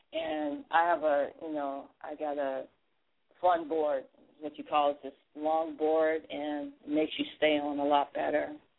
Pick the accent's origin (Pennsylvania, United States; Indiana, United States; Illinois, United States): Pennsylvania, United States; Philadelphia; now in Orlando, United States; I'm from Philly, Germantown, baby. And as of recently, I'm from Orlando